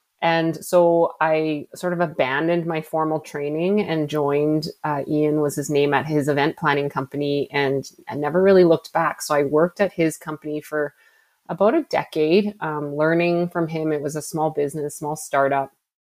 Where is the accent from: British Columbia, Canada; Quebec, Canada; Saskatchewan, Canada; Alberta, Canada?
Alberta, Canada; Edmonton; I was born and raised in Edmonton, and we fully expect what we call like second winter.